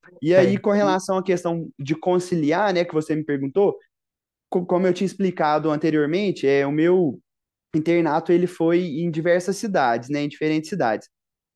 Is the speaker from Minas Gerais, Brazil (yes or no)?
yes; Lavras, Minas Gerais, Brazil; Eu sou natural de Lavras. Lavras está no sul de Minas Gerais.